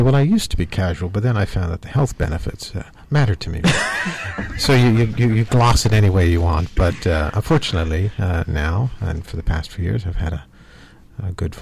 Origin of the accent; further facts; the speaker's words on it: St. John's, Newfoundland and Labrador, Canada; born there; also born or lived in London, United Kingdom; now in Charlottetown, Canada; I was born in St. John's, Newfoundland, and moved to London for about 3 years in the late 80s.